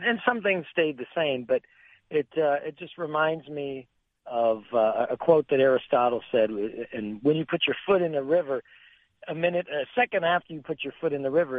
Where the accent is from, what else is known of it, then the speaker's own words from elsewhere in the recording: Toronto, Ontario, Canada; I grew up in Toronto and, in the suburbs.